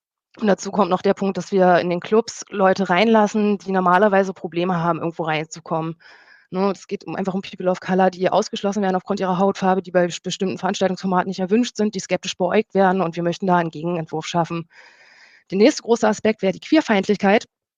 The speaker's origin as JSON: {"language": "German", "town": "Leipzig", "region": "Saxony", "country": "Germany", "said": "ich komme aus Leipzig"}